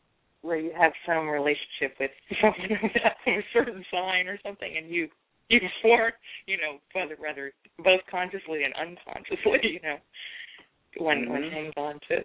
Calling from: New York, United States; Yeah. I'm calling from New York.

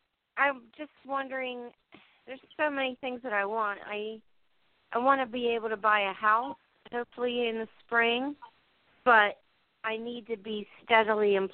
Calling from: New Jersey, United States; New Jersey.

